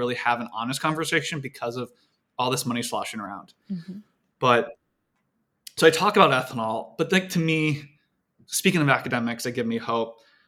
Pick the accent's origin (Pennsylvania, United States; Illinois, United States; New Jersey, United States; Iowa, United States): Iowa, United States; I come from Iowa. I'm a first generation college student. Most of my family are Trumpers.